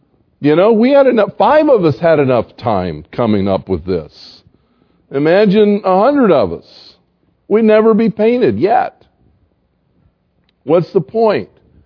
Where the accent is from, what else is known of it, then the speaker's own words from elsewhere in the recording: the South, United States; I grew up in the South, and I worked among Southern Baptists in the South in little churches for a while.